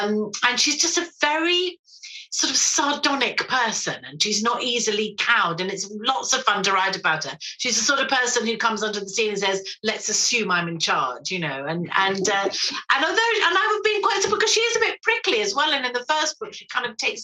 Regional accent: Brighton, South East England, United Kingdom; also born or lived in London; I was born in London and lived in London till I was five. My parents moved down to Brighton. So, and I was also at university in London and lived there quite a lot.

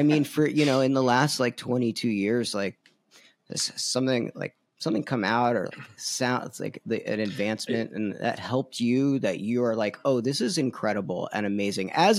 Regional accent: Tucson, Arizona, United States; I grew up in Tucson, which is like, you know what I mean?

